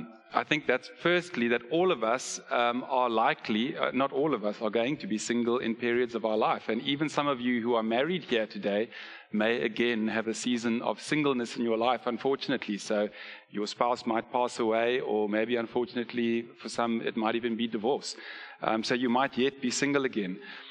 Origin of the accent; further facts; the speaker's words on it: Zimbabwe; also born or lived in Stellenbosch, South Africa; I had just come back from 4 years at Stellenbosch University. Ali and I come from Zim.